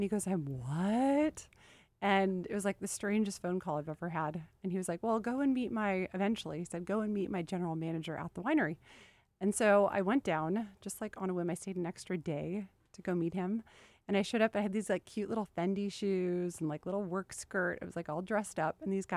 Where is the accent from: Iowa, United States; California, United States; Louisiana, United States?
California, United States; Los Angeles; I grew up in Los Angeles.